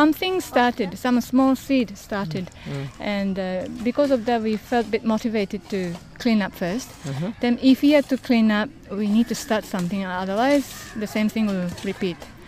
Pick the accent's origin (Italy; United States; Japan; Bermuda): Japan; I'm from Japan.